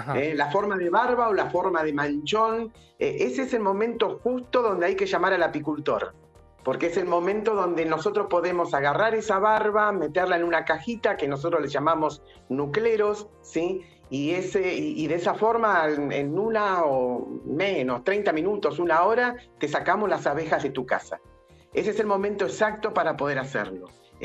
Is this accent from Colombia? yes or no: no; Monte Grande, Buenos Aires Province, Argentina; Nosotros somos de Monte Grande y, por ejemplo, la semana pasada estuvimos sacando un enjambre en Temperley